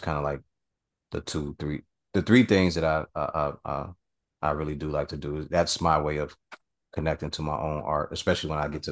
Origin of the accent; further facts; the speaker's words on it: Chicago, Illinois, United States; Like I'm from Chicago, so even in the winter, you're either outside playing in the snow